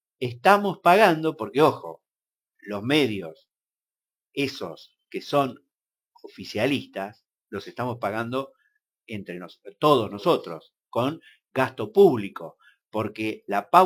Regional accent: Argentina; yo como argentino, me cuento entre los que van a hablar

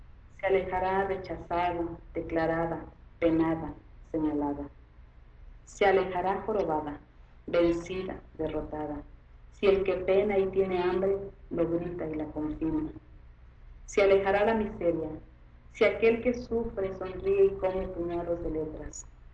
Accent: Autlán de Navarro, Jalisco, Mexico; born there; Es de Autlán, del lugar donde yo nací, Autlán de Navarro, Jalisco.

